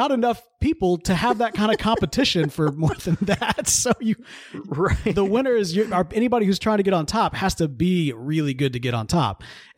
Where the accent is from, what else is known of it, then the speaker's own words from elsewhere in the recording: Mississippi, United States; Listen, look, growing up in Mississippi, like when they brought the Bandits in, like, hockey is marketed to us as boxing on ice.